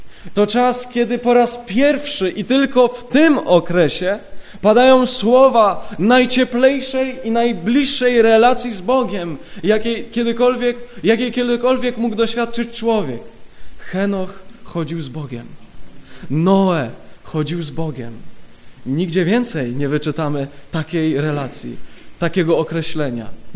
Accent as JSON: {"language": "Polish", "town": "Ustroń", "region": "Silesian Voivodeship", "country": "Poland", "said": "Jestem z Ustronia i od razu chciałbym przekazać serdeczne pozdrowienia z Ustronia"}